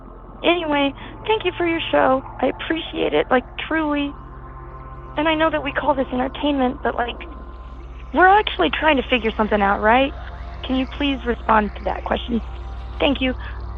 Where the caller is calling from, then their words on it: Brooklyn, New York, United States; I am calling from Brooklyn, New York, 11237.